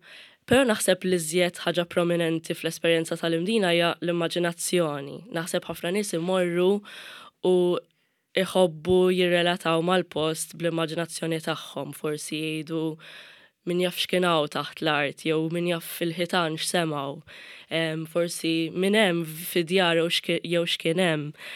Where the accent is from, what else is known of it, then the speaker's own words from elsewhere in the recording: Mosta, Northern Region, Malta; jiena mill-Mosta ġifieri qatt ma kont mill-imdina, volja m'ngħix daqshekk il-bogħod.